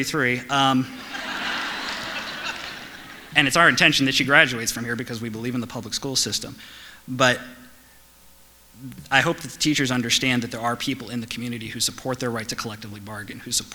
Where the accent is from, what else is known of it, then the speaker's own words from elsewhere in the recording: Pennsylvania, United States; as we are both products of good public schools ourselves growing up in Pennsylvania.